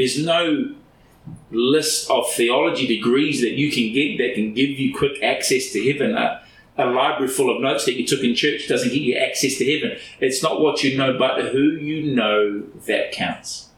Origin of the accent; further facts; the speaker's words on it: Auckland, New Zealand; I grew up in Auckland, New Zealand, and on the east coast of Auckland, there are what's called black sand beaches.